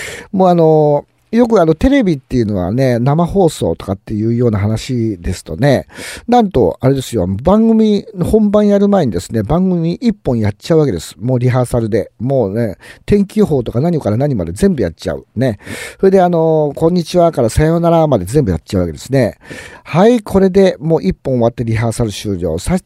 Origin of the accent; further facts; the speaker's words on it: Aichi, Japan; この私のね、地元愛知県ね、こちらの方でもですね